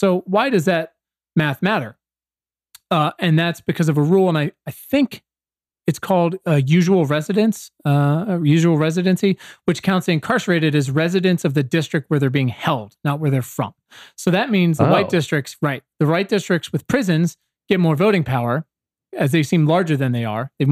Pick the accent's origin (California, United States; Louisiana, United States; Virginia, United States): Virginia, United States; I'm from Southeastern Virginia. My high school's 50% black